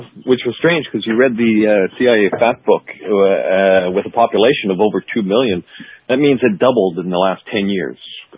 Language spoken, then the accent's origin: English; Canada; my phone comes up as restricted caller because I'm Canadian.